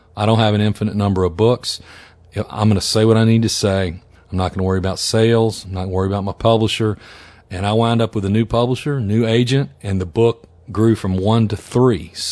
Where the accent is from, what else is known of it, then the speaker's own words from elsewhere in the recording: Natchez, Mississippi, United States; I grew up in Natchez, but I worked in summers with African-American guys digging ditches, loading trucks.